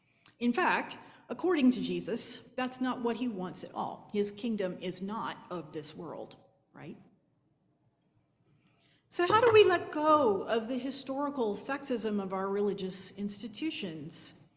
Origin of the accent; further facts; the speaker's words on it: Alabama, United States; I saw that point of view a lot as a teenager growing up in Alabama, where fundamentalism is a way of life, and most people you met were either Baptist or Methodist. We were Methodist.